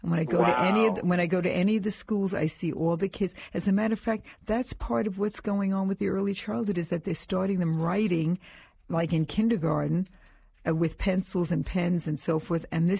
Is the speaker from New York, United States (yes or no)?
yes; New York City, New York, United States; it used to be a big name when I grew up in New York City.